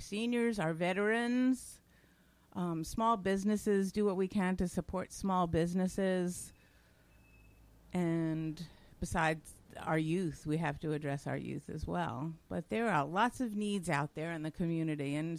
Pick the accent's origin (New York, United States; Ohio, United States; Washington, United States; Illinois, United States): New York, United States; New York City; And I know when we were growing up, and I grew up in New York City, and it didn't appear that we had any other than the usual difficulties with racial issues.